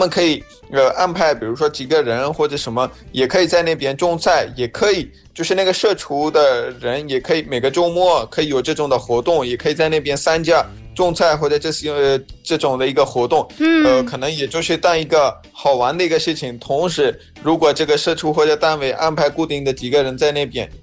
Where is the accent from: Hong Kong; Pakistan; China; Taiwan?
Pakistan; Chinese is a second language; 来自巴基斯坦的